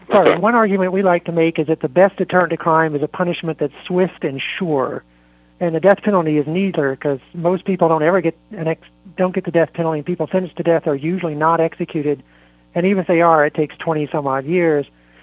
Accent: the South, United States; and I'm from the South, so I can be critical.

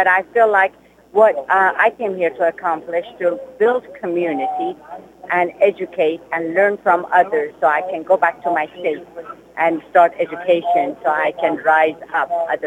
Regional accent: Iran; now in United States; Yes, originally I was born and raised in Iran, and I came for American dream over here

